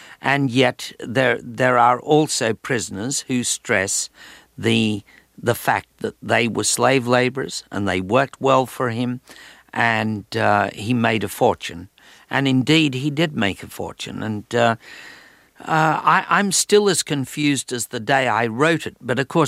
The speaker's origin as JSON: {"language": "English", "country": "Australia", "said": "It began with buying a briefcase and all the contingencies of travel and of being an Australian and having a shonky credit card and all the rest of it."}